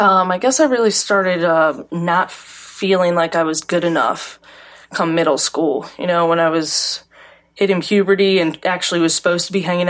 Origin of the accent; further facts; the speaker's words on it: Catonsville, Maryland, United States; Like I said, I'm from Catonsville, born and raised.